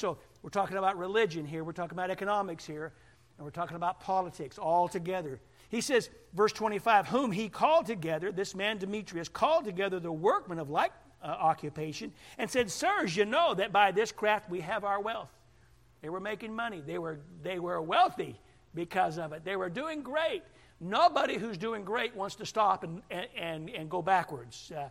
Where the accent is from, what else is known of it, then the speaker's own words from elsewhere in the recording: Huntsville, Alabama, United States; I said, well, from the Huntsville area.